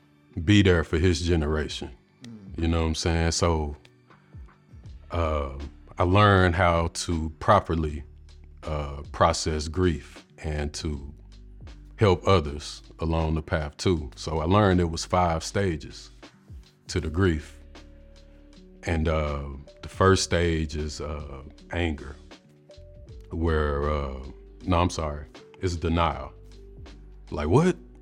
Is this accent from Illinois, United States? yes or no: no; Fort Worth, Texas, United States; from Fort Worth, Texas, where I've been a barber for a little over 20 years now.